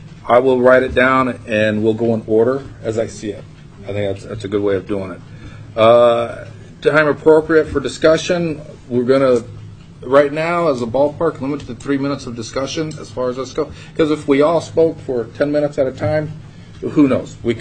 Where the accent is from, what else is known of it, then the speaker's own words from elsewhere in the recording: Fairbanks, Alaska, United States; from Fairbanks. I'm District 5.